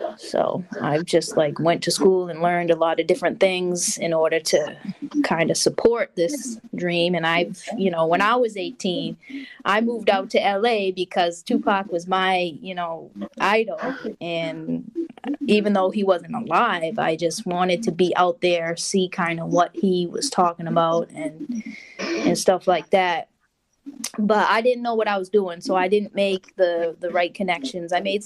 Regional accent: Massachusetts, United States; I grew up in Massachusetts, so I would send that the radio station out there was Jammin' 94.5

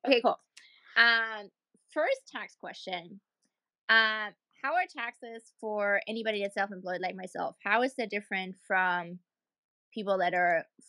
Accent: Stuttgart, Baden-Württemberg, Germany; English is a second language; I'm from Stuttgart.

